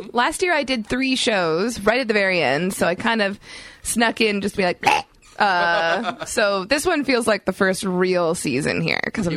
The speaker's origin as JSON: {"language": "English", "country": "Canada", "said": "As a Canadian who likes to say it a lot in a nice way."}